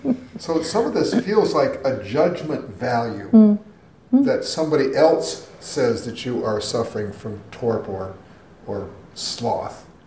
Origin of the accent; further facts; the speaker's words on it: the West, United States; And I come from the West, ranching country, farming country, where everything is so much more laid back